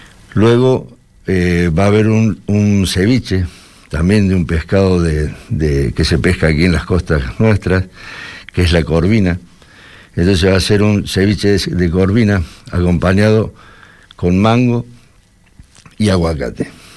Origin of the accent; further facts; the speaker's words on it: Argentina; vamos a empezar, como es mi tierra, con un tataki de un solomillo de Angus argentino